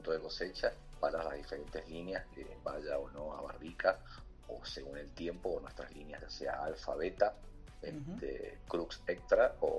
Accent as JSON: {"language": "Spanish", "town": "Luján de Cuyo", "region": "Mendoza", "country": "Argentina", "said": "Si bien soy de acá, de Mendoza, de Luján de Cuyo, tuve la suerte y la oportunidad de poder trabajar en muchos lugares del mundo"}